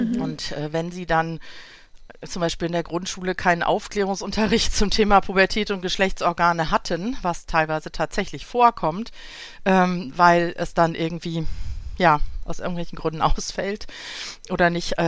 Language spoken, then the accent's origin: German; West Germany, Germany; Ich komme jetzt aus Westdeutschland